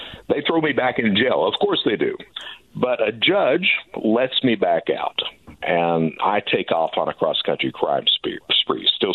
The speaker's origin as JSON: {"language": "English", "region": "Kentucky", "country": "United States", "said": "I'm from Kentucky. We're a close-knit family."}